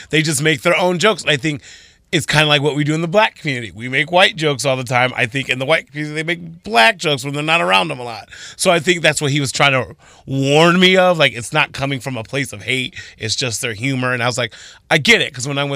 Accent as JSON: {"language": "English", "town": "Toledo", "region": "Ohio", "country": "United States", "said": "Oh, you're from the city. I'm like, oh, I'm from Toledo, whatever."}